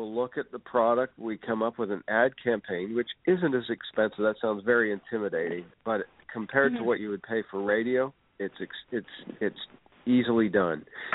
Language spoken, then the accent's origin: English; Canada; I'm from Canada originally, so I know, and I worked in radio there.